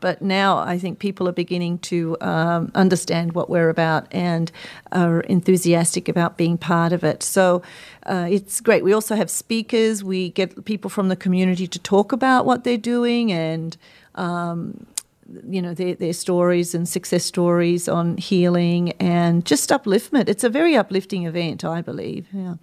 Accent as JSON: {"language": "English", "country": "Australia", "tie": "born or raised there", "said": "And I grew up in Australia, as I said. And so back then, even in Australia, we still had a very strong mind-body-spirit community."}